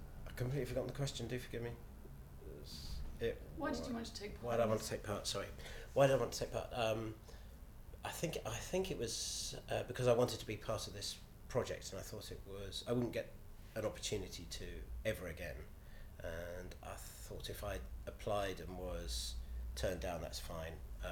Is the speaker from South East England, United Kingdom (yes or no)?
yes; Lewes, South East England, United Kingdom; I'm 49 and I'm from Lewes in East Sussex.